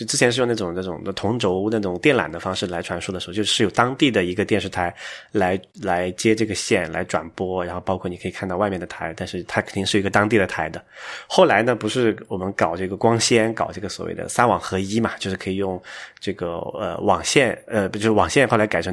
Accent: China; 可能我来自一个小西部，中国西部的小县城嘛

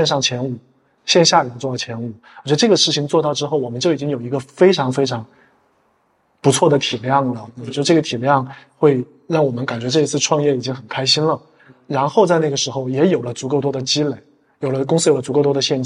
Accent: Chongqing, China; 我是重庆人，所以小时候我家就住在山顶上面

